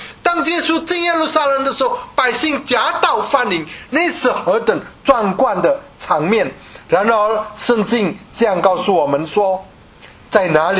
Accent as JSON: {"language": "Chinese", "country": "China", "said": "大概就像我们中国人的历史里面朝见国王的时候对国王说万岁万岁万万岁那样的意思啊。"}